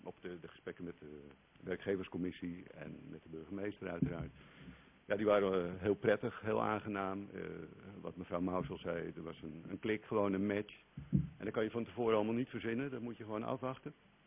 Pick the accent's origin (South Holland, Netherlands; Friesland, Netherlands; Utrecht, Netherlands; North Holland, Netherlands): North Holland, Netherlands; Haarlem; Ik ben bijna 52, in mei word ik dat. Geboren en getogen in Haarlem, dus op zich heel Hollands. Maar er zit een forse scheut Belgisch bloed in.